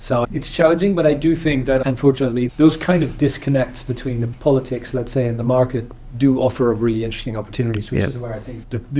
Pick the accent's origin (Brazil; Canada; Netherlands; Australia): Netherlands; I'm from the Netherlands, and the Dutch did everything they could to kill off the housing market